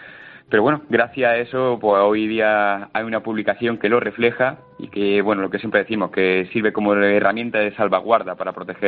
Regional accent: Úbeda, Andalusia, Spain; yo soy de Úbeda, soy natal de Úbeda

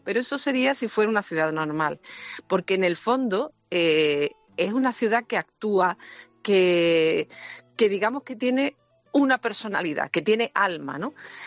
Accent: Seville, Andalusia, Spain; Yo como sevillana, bueno, yo además de vivir en la ciudad, he escrito mucho sobre la ciudad.

